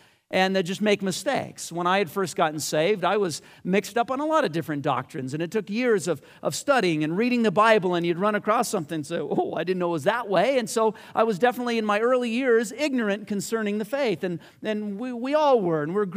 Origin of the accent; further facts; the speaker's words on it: United States; I'm a patriot, you know, I'm American